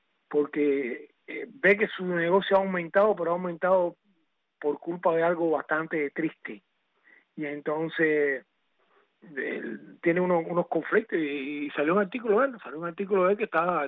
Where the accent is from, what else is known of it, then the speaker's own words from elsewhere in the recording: Cuba; Nosotros cubanos no decimos que tenemos un médico, nosotros tenemos el mejor médico del mundo.